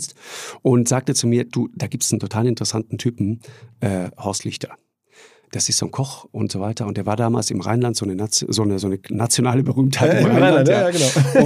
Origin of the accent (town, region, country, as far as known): Tyrol, Austria